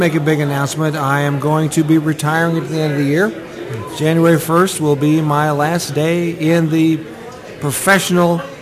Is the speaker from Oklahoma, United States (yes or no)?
no; Ukiah, California, United States; And I grew up in Ukiah